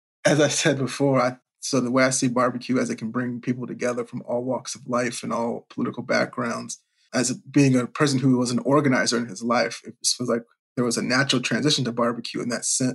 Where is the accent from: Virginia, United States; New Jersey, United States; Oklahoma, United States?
Virginia, United States; Richmond; even growing up in Richmond, where at the time, didn't have like a big barbecue culture, but folks who sort of live where I lived in Virginia